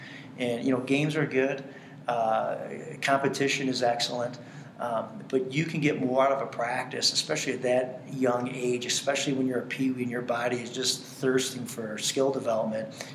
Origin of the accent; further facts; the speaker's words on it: Detroit, Michigan, United States; now in Colorado Springs, United States; I grew up in Detroit.